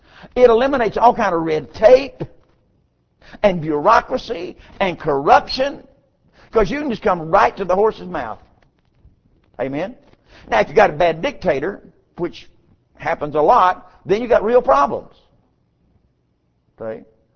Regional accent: United States; Ladies and gentlemen, I'm an American.

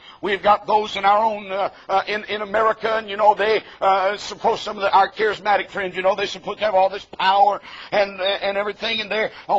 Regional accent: United States; I love my country. I thank God that I'm an American.

